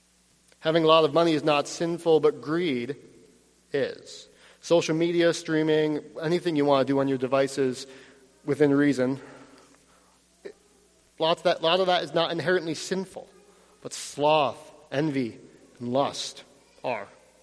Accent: Utica, New York, United States; I grew up, some of you know, I grew up near Utica, New York

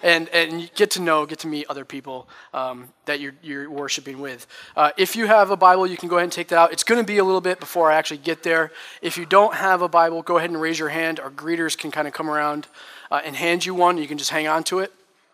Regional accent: New York, United States; Like, I'm from Schoharie Valley, right? Like, I'm a simple guy. It's God's country

